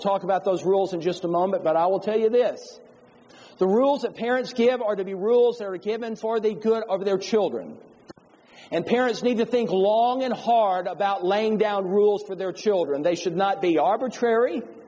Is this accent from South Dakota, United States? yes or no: no; Mississippi, United States; now in Kentucky, United States; You're not the Deep South. I grew up in Mississippi. Mississippi is the Deep South.